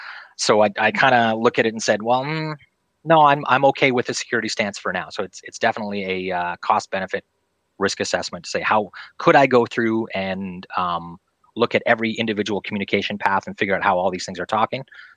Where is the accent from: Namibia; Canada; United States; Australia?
Canada; I'm Canadian for everybody, just in case.